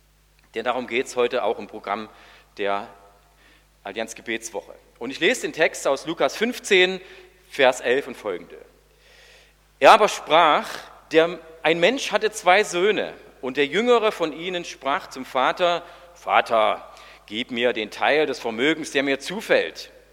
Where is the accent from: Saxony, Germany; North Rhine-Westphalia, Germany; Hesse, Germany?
Saxony, Germany; Oelsnitz; Ich bin in Oelsnitz im Erzgebirge aufgewachsen